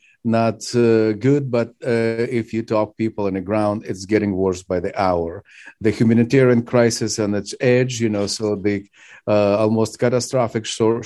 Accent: Zaporizhzhia, Zaporizhzhia Oblast, Ukraine; English is a second language; You know, I am from Zaporozhye. That's where I was born and raised.

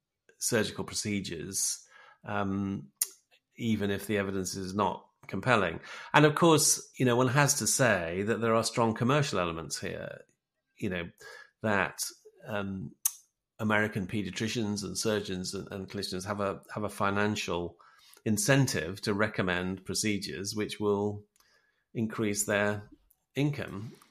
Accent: United Kingdom; the tradition in which I was brought up and trained as a British paediatrician

